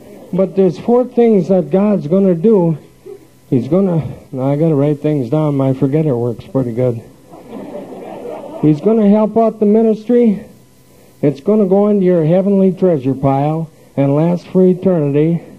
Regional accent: Cedar, Minnesota, United States; Cedar, Minnesota. That's about 30 miles north of Minneapolis.

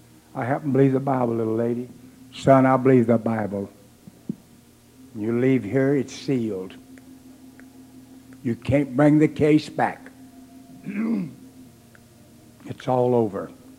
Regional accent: North Carolina, United States; I've been reading the works of Duke University. It's my home state

